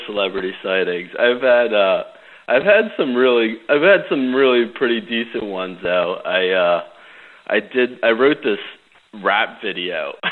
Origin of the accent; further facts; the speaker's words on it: New Jersey, United States; he grew up about 15 minutes away from where I grew up in Jersey.